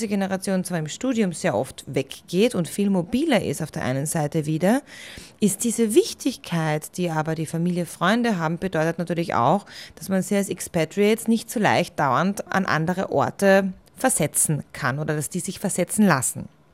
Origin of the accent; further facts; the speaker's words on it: Austria; Dann haben wir diese Welle der Golden Handshakes gesehen, auch bei uns in Österreich